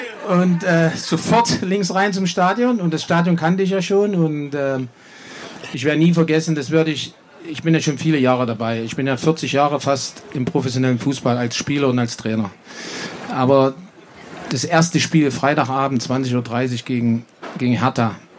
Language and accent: German; Germany; ich bin Deutscher